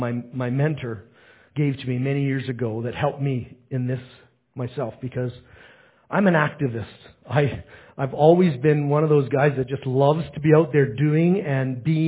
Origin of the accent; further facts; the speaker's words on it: Canada; because I was from Canada and going to the States, I didn't have any water with me.